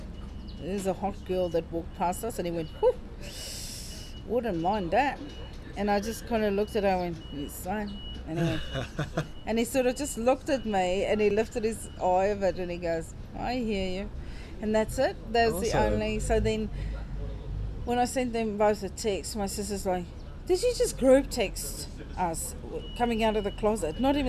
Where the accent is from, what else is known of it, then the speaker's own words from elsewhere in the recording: South Africa; growing up in South Africa, where we had civil unrest the whole time